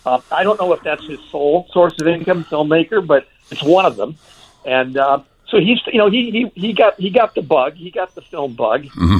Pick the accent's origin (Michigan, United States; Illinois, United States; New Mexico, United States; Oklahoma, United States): Illinois, United States; Wheaton; Well, you know, I grew up in Wheaton with the Belushis.